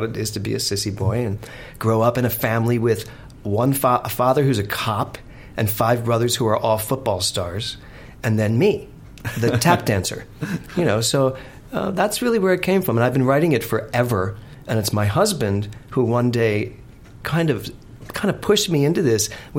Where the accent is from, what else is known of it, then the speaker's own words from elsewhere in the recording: Philadelphia, Pennsylvania, United States; I grew up in Philly.